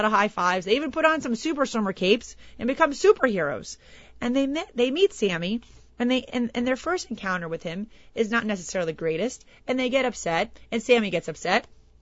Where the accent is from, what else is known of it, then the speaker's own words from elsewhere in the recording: Davie, Florida, United States; now in Pompano Beach, United States; I grew up in Davie, like I said before, and as I went to, they were announcing April as the Autism Awareness Month for the city of Pompano Beach, which is where I live.